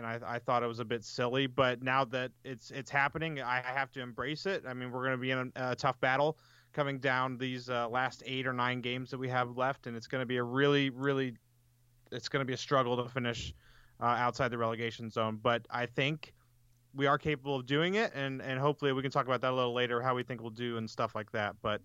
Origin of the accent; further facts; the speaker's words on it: Wood River, Illinois, United States; I'm in my basement in my hometown of Wood River, Illinois, just outside of St. Louis